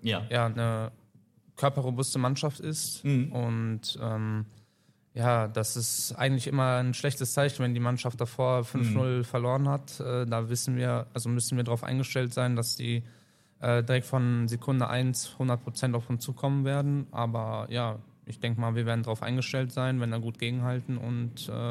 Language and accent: German; Krefeld, North Rhine-Westphalia, Germany; born there; Ich verfolge das ja immer so mit als gebürtiger Krefelder.